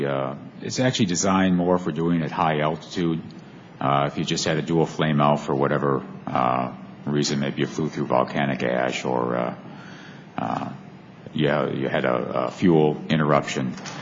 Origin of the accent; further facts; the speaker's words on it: Wisconsin, United States; Well, as you know, sir, I'm from Wisconsin as well